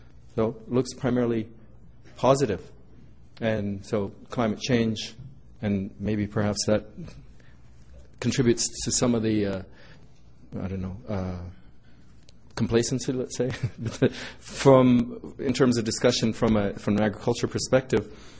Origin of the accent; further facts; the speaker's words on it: Ethiopia; I'm originally from Ethiopia.